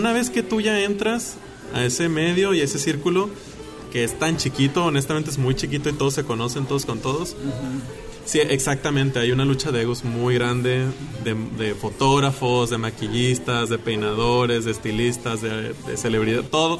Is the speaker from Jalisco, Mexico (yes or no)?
no; Tijuana, Baja California, Mexico; moved away as an adult; now in Mexico City, Mexico; no puedo estar aquí en Tijuana. Yo amo mi ciudad, yo soy